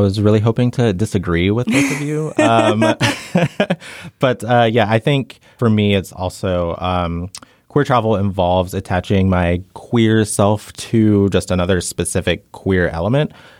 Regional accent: United States; me as an American, what do I expect queerness to look like when I'm traveling in these spaces?

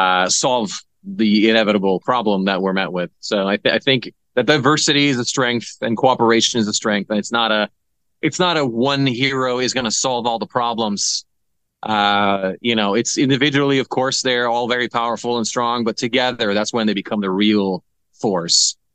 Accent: Norway; English is a second language; moved away as an adult; also born or lived in Hollywood; now in United States; So I'm from Norway originally, and after high school, I was in the military for a couple of years, and went to just moved across the world to Hollywood

